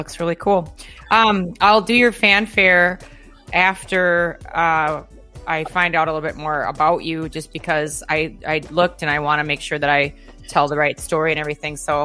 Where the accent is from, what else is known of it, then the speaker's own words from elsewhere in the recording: St. Paul, Minnesota, United States; born there; I was born in St. Paul. I was born in St. Paul, Minnesota.